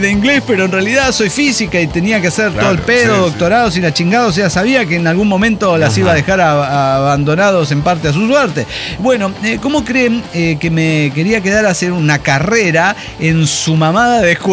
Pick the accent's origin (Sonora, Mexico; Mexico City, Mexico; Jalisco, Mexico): Sonora, Mexico; es que yo soy de Sonora, ahí es así.